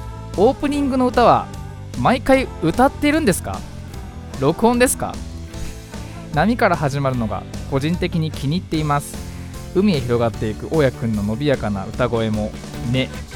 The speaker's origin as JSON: {"language": "Japanese", "town": "Fujisawa", "region": "Kanagawa", "country": "Japan", "said": "藤沢出身の俳優タレントとして活動する"}